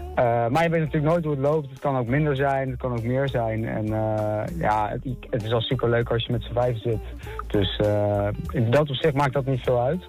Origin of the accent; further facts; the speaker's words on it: Netherlands; born there; Ik ben gewoon geboren in Nederland. Ik heb vanaf jongs af aan het geluk gehad dat ik Nederlands heb geleerd.